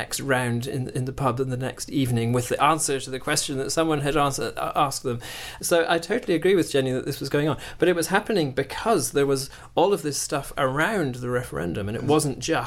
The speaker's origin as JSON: {"language": "English", "region": "Scotland", "country": "United Kingdom", "moved": "yes", "said": "I'm originally from Scotland, so I have lots of friends in Scotland"}